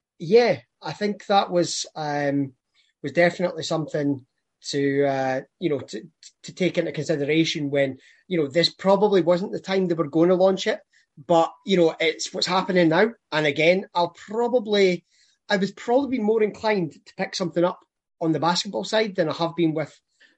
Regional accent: Scotland, United Kingdom; And I think as a Scotsman, that takes some going for to find it more tedious than cricket.

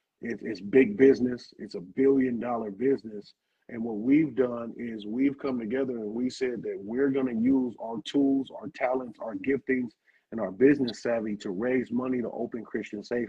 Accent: Riverside, California, United States; I come from Riverside, California. We have a 99.9% conviction rate, right?

